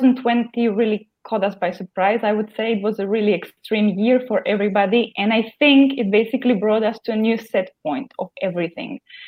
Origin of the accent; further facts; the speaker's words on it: Slovakia; moved away as an adult; now in Barcelona, Spain; I basically moved from my home country, Slovakia, to Spain. And right now I'm living in Spain.